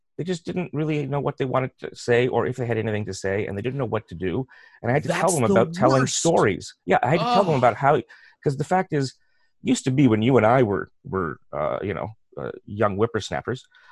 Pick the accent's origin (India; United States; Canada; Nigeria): Canada; I'm very Canadian.